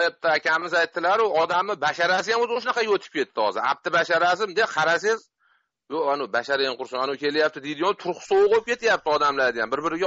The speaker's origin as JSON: {"language": "Uzbek", "town": "Margilan", "region": "Fergana Region", "country": "Uzbekistan", "said": "Marg'ilondanman."}